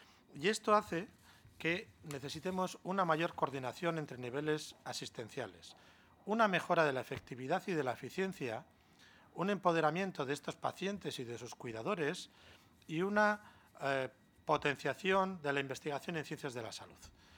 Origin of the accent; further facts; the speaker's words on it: Bilbao, Basque Country, Spain; Como bilbaíno lo digo con orgullo.